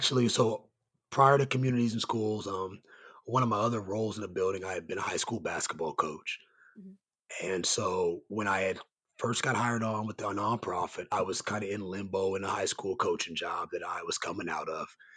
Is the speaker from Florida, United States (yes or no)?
no; Topeka, Kansas, United States; I'm from Topeka, lived in Topeka my whole life, dang near.